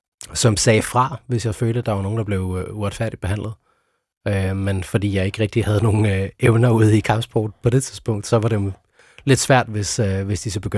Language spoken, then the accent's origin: Danish; Sønderborg, Region of Southern Denmark, Denmark; Jamen, jeg er opvokset i Sønderborg og boede dernede med min mor